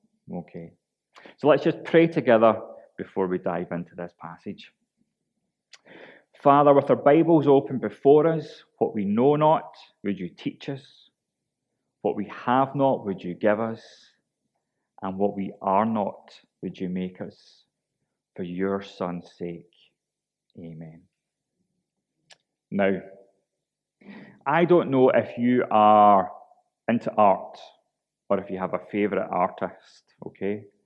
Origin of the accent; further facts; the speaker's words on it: Linwood, Scotland, United Kingdom; And Ian and I grew up together in Linwood, and we went all the way through primary and secondary school together.